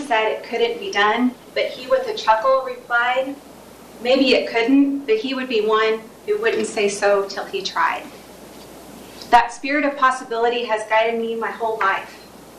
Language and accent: English; Stendal, Indiana, United States; I grew up in Stendal, a town of 200 people in Indiana